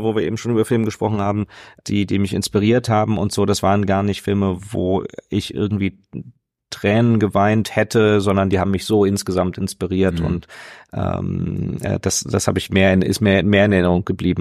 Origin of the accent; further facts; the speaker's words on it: Hanover, Lower Saxony, Germany; in der Kirche aufgewachsen, in einer ganz tollen evangelischen Gemeinde, wo wirklich damals in Hannover alle Familien, die ganze Nachbarschaft war